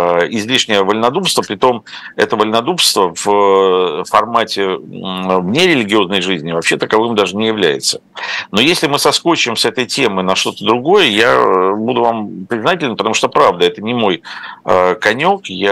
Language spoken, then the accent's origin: Russian; Ukraine; moved away; я родился и прожил в Украине много лет до того, как поехал в Москву учиться